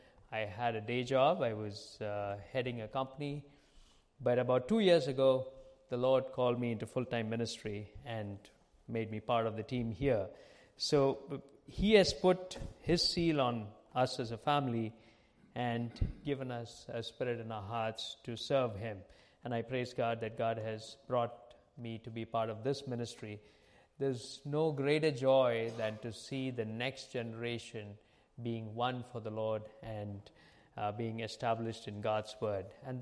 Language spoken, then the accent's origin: English; Kuwait; also born or lived in India; now in Dubai, United Arab Emirates; I live in Dubai. I am from India and grew up in Kuwait, lived there for 48 years, and most recently moved to Dubai.